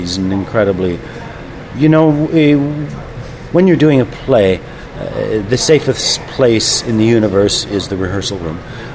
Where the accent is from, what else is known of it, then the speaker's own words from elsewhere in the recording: Canada; Being Canadian, we do a lot of independent, low-budget films.